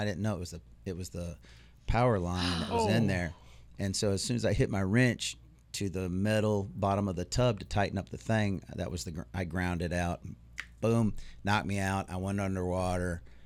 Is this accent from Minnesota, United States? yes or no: yes; Minneapolis, Minnesota, United States; also born or lived in Raleigh; I was born in Raleigh. My dad got a job transfer up in Minneapolis.